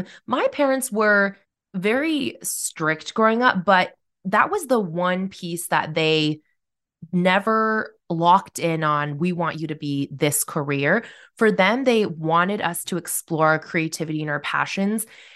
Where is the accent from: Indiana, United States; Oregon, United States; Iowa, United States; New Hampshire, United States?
Oregon, United States; Corvallis; now in Salem, United States; So I live in Salem, which is about an hour south of Portland, and I grew up in Corvallis, which is a small college town.